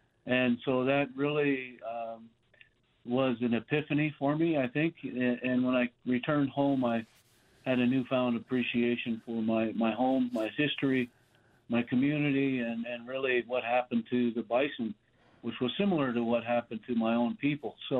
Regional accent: Wyoming, United States; Well, I grew up on the Wind River Reservation with a biologist's father and spent a good deal of my upbringing hunting and fishing and camping, spending time outdoors.

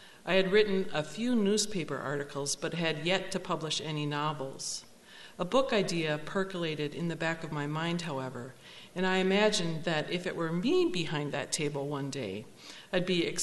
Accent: Duluth, Minnesota, United States; I'm from Duluth.

